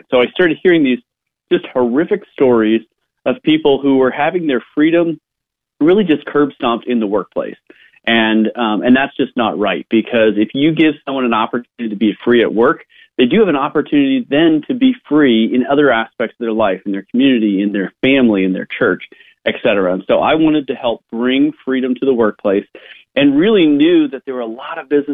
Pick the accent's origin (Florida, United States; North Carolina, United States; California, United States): California, United States; now in Idaho, United States; Yeah, so I grew up in the Bay Area. I did the dot-com thing. I kind of got tired of traffic and liberals, so I was an early adopter of getting out of the state of California, moved up to beautiful Idaho